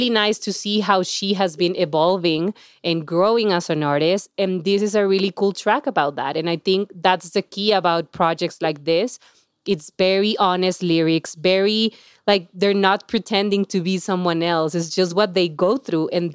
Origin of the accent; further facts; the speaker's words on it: Monterrey, Nuevo León, Mexico; from my hometown, Monterrey.